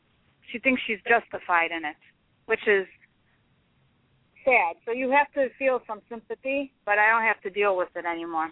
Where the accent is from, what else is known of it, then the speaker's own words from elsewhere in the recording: Chicago, Illinois, United States; because I am born and raised in Chicago, and I know that when Daley was in office, it wasn't quite as bad.